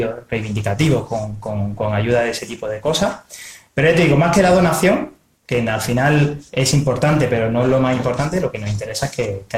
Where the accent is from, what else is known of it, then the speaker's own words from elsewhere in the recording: Salamanca, Castile and León, Spain; Y lo de Charro por eso, porque somos de Salamanca, aunque hay gente de todos lados.